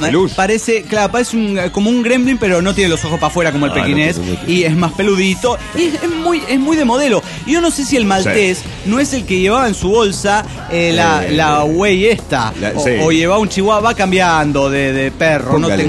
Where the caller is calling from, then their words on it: Ecatepec, State of Mexico, Mexico; Esto es Estado de México, México.